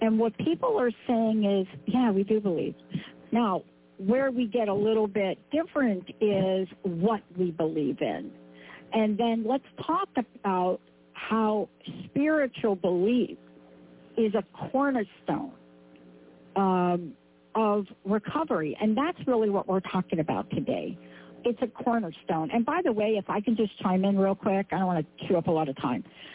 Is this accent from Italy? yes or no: no; East Coast, United States; I grew up on the East Coast, New York, New Jersey area, very different.